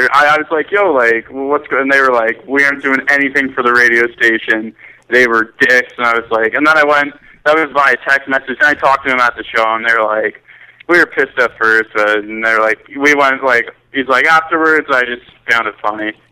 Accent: Canada; Like, I'm from Canada, and, like, we live in the bush

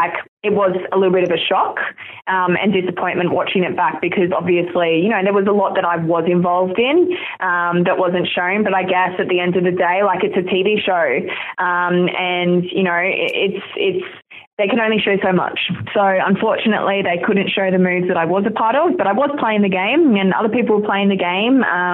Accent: Gold Coast, Queensland, Australia; It was called the GC Alliance because we're both from the Gold Coast.

